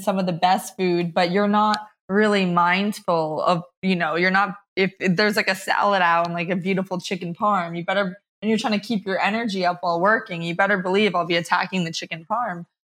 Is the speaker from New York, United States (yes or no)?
no; Rumson, New Jersey, United States; So I will take you back to, I was raised in Rumson, New Jersey.